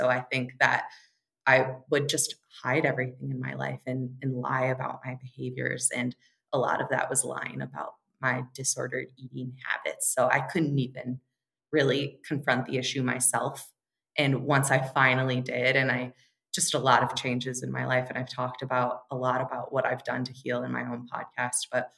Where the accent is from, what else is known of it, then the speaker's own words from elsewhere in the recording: East Lansing, Michigan, United States; In East Lansing.